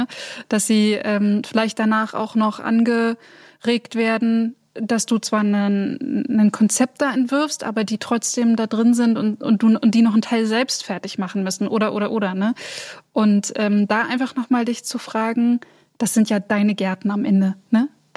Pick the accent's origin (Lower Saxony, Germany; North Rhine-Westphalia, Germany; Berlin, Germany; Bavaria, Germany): Berlin, Germany; Ich komme aus Berlin, ich bin Berlinerin